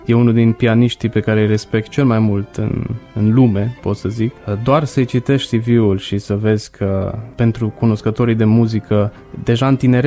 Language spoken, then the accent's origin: Romanian; Romania; Eu sunt din România